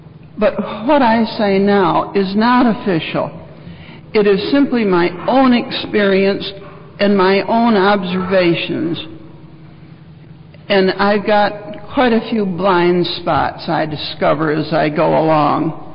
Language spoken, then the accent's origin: English; Chicago, Illinois, United States; I was from Chicago, the breezy Midwest.